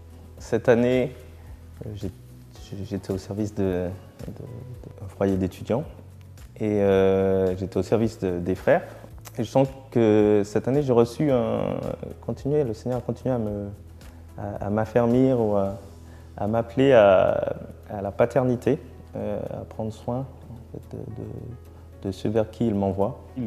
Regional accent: Martinique; j'ai 32 ans et je suis originaire de Martinique.

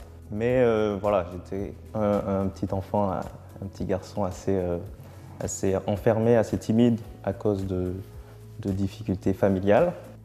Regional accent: Martinique; j'ai 32 ans et je suis originaire de Martinique.

